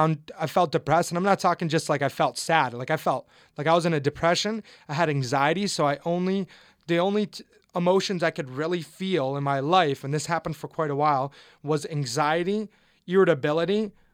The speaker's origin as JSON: {"language": "English", "country": "Canada", "said": "I'm Canadian, originally Canadian. So I was at Brock University, my final semester."}